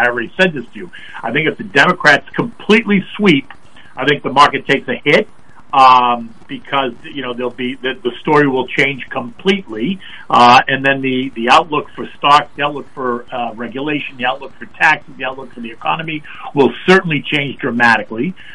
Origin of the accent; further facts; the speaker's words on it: Massachusetts, United States; also born or lived in New York; I grew up in Massachusetts, right outside of Boston, and then I lived in New York.